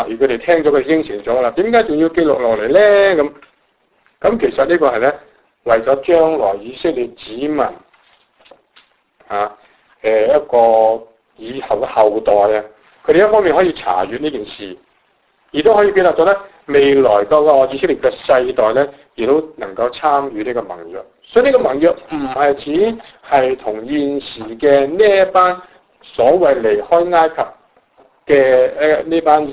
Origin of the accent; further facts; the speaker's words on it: China; 当然你不出声可能当默认，如果是我们中国人这样讲